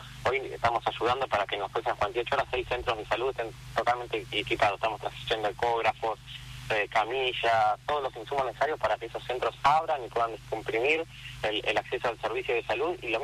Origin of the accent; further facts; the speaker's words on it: La Plata, Buenos Aires Province, Argentina; soy platense, ¿no? Entonces yo viví esto en primera persona hace un poquito más de 10 años.